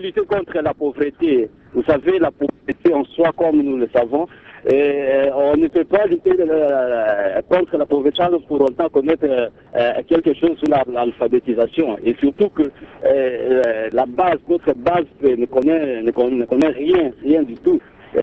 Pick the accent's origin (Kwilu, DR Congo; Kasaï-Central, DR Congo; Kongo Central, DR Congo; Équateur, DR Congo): Équateur, DR Congo; Mais chez nous, à l'Équateur, nous avons remarqué que nous sommes vraiment les derniers de toutes les provinces.